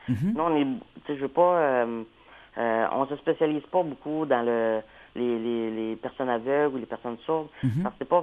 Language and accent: French; Quebec, Canada; Moi, personnellement, c'est que je viens de la région, je viens du Bas-Saint-Laurent.